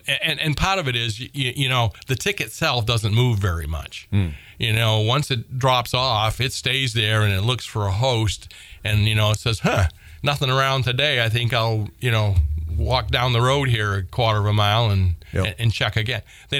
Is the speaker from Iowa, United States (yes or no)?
no; Maine, United States; And I mean, I grew up in Southern Maine and I too, as a kid, you know, wandered all through the woods